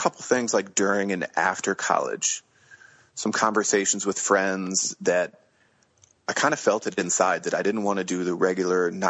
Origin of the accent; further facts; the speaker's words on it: Washington, D.C. area, United States; I mean, we're middle-class family growing up in the Washington, D.C. suburbs.